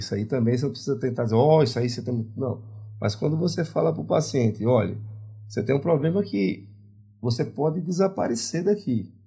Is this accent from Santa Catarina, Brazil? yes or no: no; Alagoas, Brazil; now in Minas Gerais, Brazil; Então, eu sou de Alagoas, então muitas vezes eu tenho, e cada local, aqui a gente está em Minas